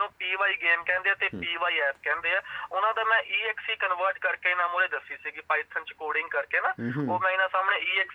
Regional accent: Mehdwani, Punjab, India; ਮੈਂ ਹੁਸ਼ਿਆਰਪੁਰ ਤੋਂ ਆਇਆ, ਮੇਰਾ ਇੱਕ ਛੋਟਾ ਜਿਹਾ ਪਿੰਡ ਹੈ ਹੁਸ਼ਿਆਰਪੁਰ ਵਿੱਚ, ਮਹਿਦਵਾਣੀ ਪਿੰਡ, ਤਹਿਸੀਲ ਗੜਸ਼ੰਕਰ 'ਚ, ਤਾਂ ਮੈਂ ਲਾਈਕ ਇੱਕ ਛੋਟੇ ਪਿੰਡ ਤੋਂ ਉੱਠਿਆ ਵਾਂ

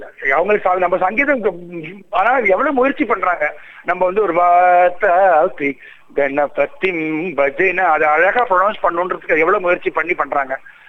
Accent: Delhi, India; நான் வந்து டெல்லியில பிறந்து வளர்ந்தவன்

